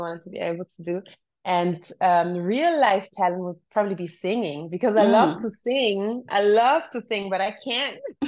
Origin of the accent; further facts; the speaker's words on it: Berlin, Germany; So since I'm from Berlin, here the main dish, street food, is Döner